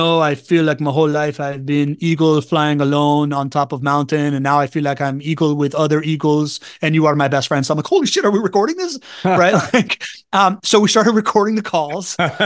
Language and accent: English; Miami, Florida, United States; But what happened when I came back to Miami was I decided to like say yes to things anew and see my hometown in a different light.